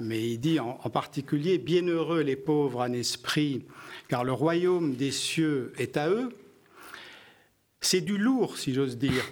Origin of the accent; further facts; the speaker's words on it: Saint-Jean-de-Luz, Nouvelle-Aquitaine, France; born there; moi je suis basque, je suis né à Saint-Jean-de-Luz, et de l'autre côté de la frontière